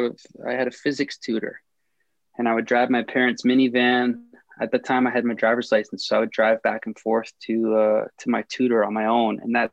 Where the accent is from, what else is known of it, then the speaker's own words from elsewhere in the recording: Calgary, Alberta, Canada; also born or lived in Ontario; I was born in Ontario, which is towards the east side of the country, and then moved to Calgary, actually, when I was young. And okay. Then I've just grown up here I was gone for a brief stint. I went to Toronto for a bit